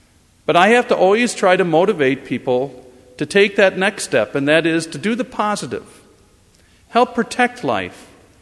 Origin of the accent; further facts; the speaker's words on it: Wisconsin, United States; I hated coming here because I grew up in Wisconsin, and they were making me come to Minnesota